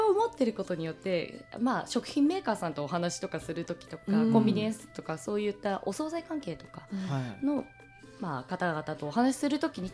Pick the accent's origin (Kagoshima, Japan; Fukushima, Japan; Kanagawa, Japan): Kanagawa, Japan; 私地元が神奈川県なので